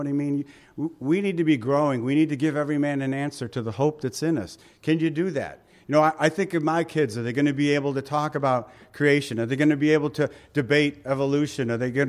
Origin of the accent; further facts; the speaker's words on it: United States; now in Toronto, Canada; When we first got up to Toronto, I found it to be okay. But believe it or not, being American, I found I was in a place where it was really hard to defend myself.